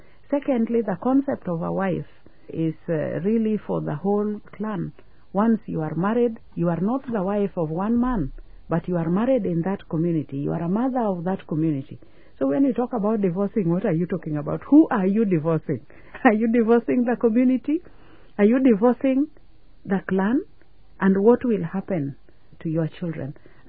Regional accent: Western, Kenya; I'm a Kenyan woman from Western Kenya, and I'm a Luo by tribe.

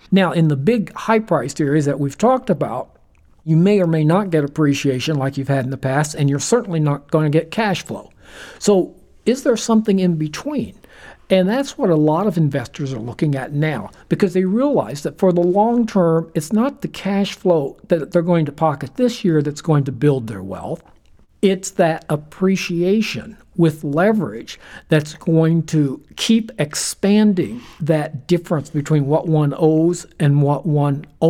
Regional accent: Indiana, United States; There are many properties like that in my hometown, for example, back in Indiana.

